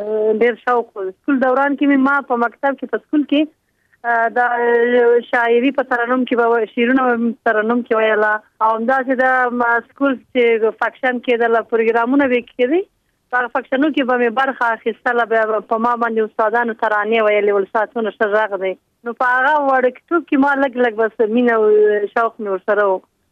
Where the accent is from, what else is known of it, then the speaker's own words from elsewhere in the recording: Kandahar, Afghanistan; زه د افغانستان نه د قندهار د سیمې یم. زه د قندهار په ښکلی تاریخي ښار کې زېږېدلی یم